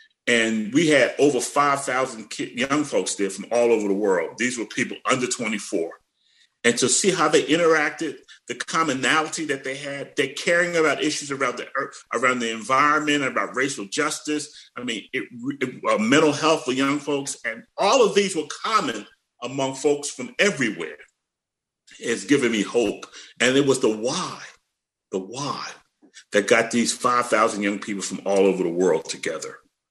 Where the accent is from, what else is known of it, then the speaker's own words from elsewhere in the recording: Philadelphia, Pennsylvania, United States; growing up in South Philly in 1967, I looked out and watching the riots